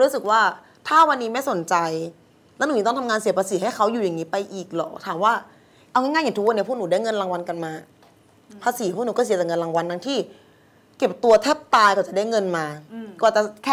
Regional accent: Bangkok, Thailand; กรุงเทพนี่เป็นคนกรุงเทพค่ะ

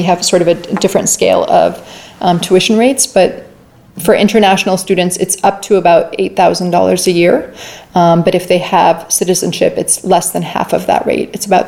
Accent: Massachusetts, United States; moved away as an adult; now in Armenia; I moved myself to Armenia about 14 years ago, and I'm also originally from the East Coast, from the Boston area

